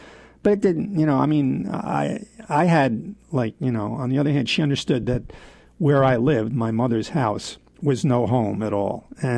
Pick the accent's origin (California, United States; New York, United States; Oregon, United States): New York, United States; Queens; And when I was growing up in Laurelton, Queens, this is the neighborhood. The neighborhood I lived in was a very mixed neighborhood.